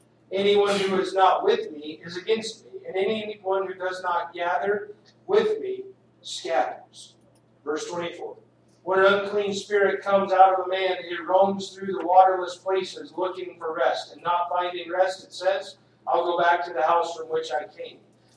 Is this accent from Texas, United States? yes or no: yes; Texas, United States; For those of you who know, I grew up in Texas, and if you've never heard of Texas, Texas plays football.